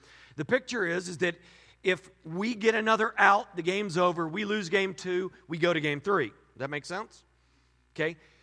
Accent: Texas, United States; I grew up in the Hurst-Euless-Bedford area, and back in the day, it was a big deal.

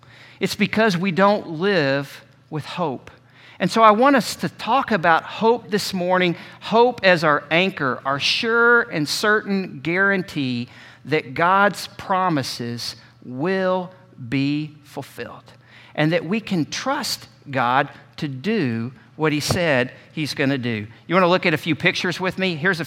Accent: Texas, United States; I was like, we're from Texas. We can do a lot better than the Plymouth Rock.

